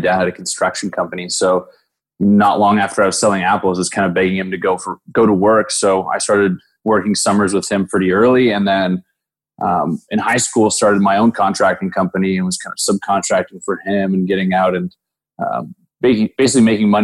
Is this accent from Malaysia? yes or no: no; Toronto, Ontario, Canada; now in United States; I'm originally from Toronto, well, just north of Toronto, Ontario, Canada.